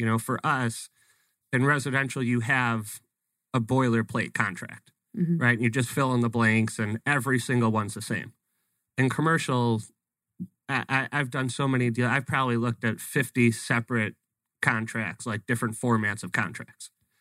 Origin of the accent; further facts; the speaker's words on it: Chicago, Illinois, United States; So my background is I'm originally from Chicago and I was actually a teacher in Chicago.